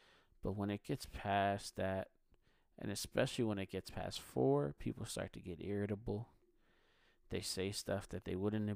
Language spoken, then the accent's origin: English; Philadelphia, Pennsylvania, United States; I'm from Philly. Like, I am Philly through and through, and I pull no punches.